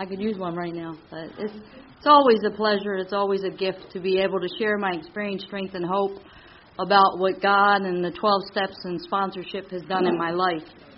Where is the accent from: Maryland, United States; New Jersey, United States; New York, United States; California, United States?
Maryland, United States; Baltimore; I was born and raised in South Baltimore, right down around near the Inner Harbor area